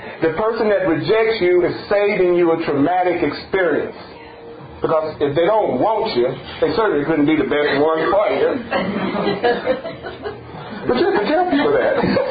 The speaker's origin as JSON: {"language": "English", "region": "the South", "country": "United States", "said": "But like we said, I'm from the South, we like to say gone."}